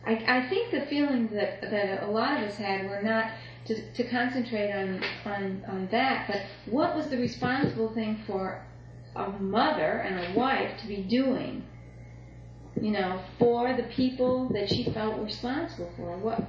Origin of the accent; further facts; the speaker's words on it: Midwest, United States; I've also lived in, because I'm from the Midwest, I've lived through a couple of tornadoes